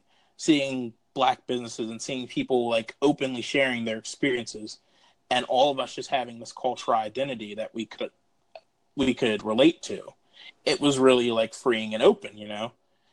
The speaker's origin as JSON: {"language": "English", "town": "Baltimore", "region": "Maryland", "country": "United States", "tie": "born or raised there", "said": "growing up in Baltimore, it's a very interesting culture where, like, it's that northeastern culture where no one really talks to each other"}